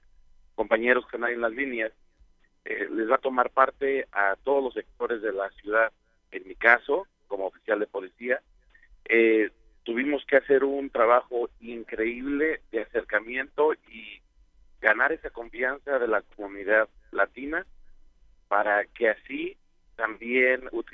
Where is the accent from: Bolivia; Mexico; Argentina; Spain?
Mexico; now in United States; yo soy originario de México y vivo ya en Texas por muchos, muchos años